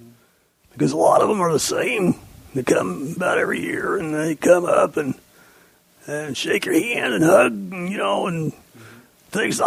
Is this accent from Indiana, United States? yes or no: yes; Indianapolis, Indiana, United States; Oh, I'm from Indianapolis, Indiana.